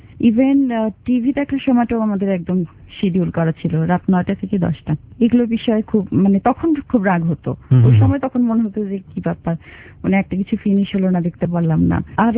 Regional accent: Khulna, Khulna Division, Bangladesh; born or raised there; also born or lived in Sylhet

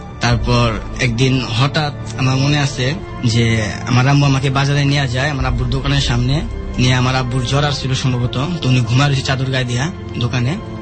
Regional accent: Dhaka, Dhaka Division, Bangladesh; born or raised there; also born or lived in Noakhali

